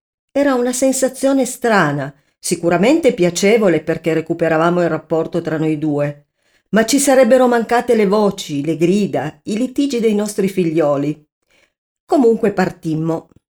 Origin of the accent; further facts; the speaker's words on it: Cumiana, Piedmont, Italy; «Cumiana, un paesino in provincia di Torino, in Piemonte». Mi piace sempre specificare il nome del mio paese